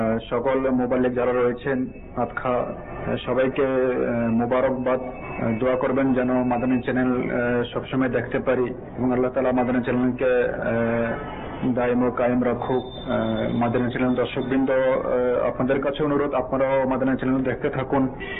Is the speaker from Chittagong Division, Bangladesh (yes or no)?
yes; Comilla, Chittagong Division, Bangladesh; আমার বাড়ি কুমিল্লা।